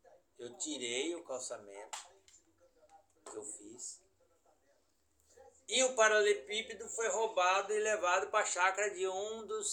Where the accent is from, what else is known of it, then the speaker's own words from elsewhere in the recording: Bauru, São Paulo, Brazil; Nós somos todos de Bauru. Aqui eu moro faz 26 anos.